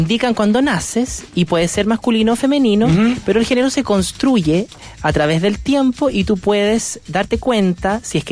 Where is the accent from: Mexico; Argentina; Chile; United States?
Chile; de reflexionar sobre lo que nos pasa como chilenos